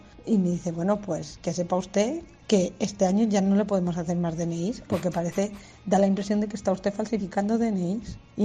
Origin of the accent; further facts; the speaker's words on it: Balearic Islands, Spain; de Mallorca.